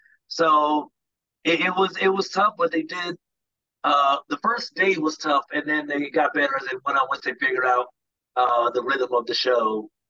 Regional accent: Atlanta, Georgia, United States; I'm from Atlanta originally, so we were talking Atlanta

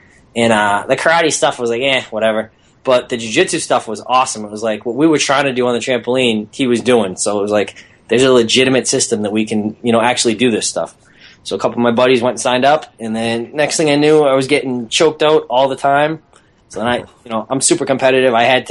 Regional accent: Boston, Massachusetts, United States; I don't know if it's because you know I'm from Boston.

